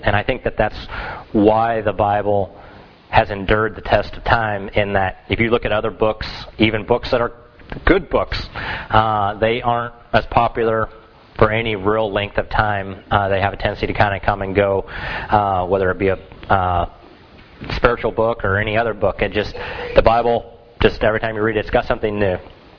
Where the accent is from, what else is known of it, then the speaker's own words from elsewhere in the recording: Klamath Falls, Oregon, United States; I can remember where we grew up over in Klamath Falls at Nile Street.